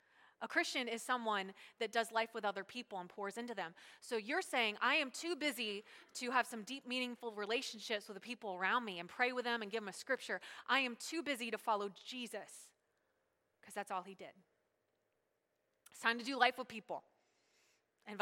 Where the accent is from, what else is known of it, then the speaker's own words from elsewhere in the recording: Pennsylvania, United States; We are from York County. I'm a York Countyan. Within our culture, in this Pennsylvania Dutch culture out here